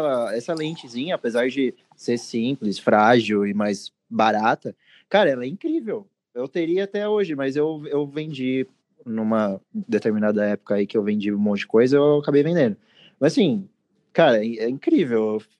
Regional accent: Santo André, São Paulo, Brazil; eu sou da BC, né? Sou de Santo André.

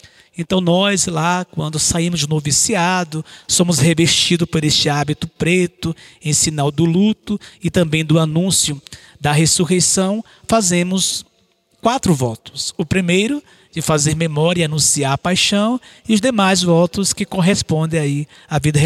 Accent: Itabuna, Bahia, Brazil; Eu sou natural da cidade de Itabuna, Bahia, sou baiano e faço parte dessa congregação passionista.

